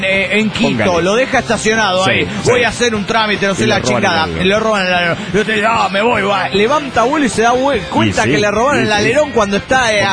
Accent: Apodaca, Nuevo León, Mexico; Y nosotros venimos de la pedo de Monterrey, Nuevo León, México, más específicamente en Apodaca.

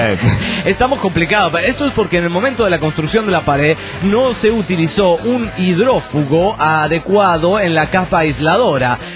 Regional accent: Campeche, Mexico; de Campeche, chicos bellos

